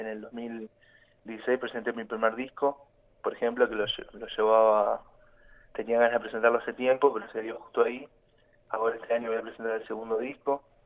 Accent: Comodoro Rivadavia, Chubut, Argentina; born there; also born or lived in Las Heras / Buenos Aires; yo nací en Comodoro, Rivadavia, y bueno, ya de chico escuchaba música andando por los campos, mi papá se dedicaba al petróleo, así que estuve cerca en una época viviendo en Las Heras, y de chico, y después me fui para Buenos Aires a seguir estudiando música.

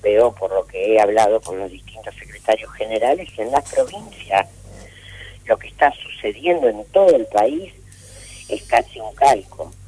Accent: Santa Fe, Argentina; yo soy santafesina

